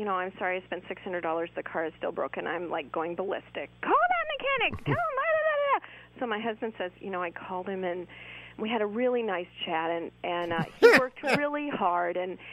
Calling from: Rochester, New York, United States; from Rochester, New York.

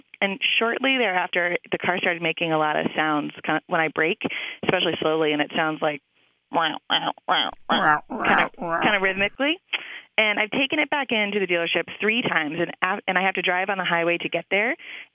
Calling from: Minneapolis, Minnesota, United States; I'm calling from Minneapolis.

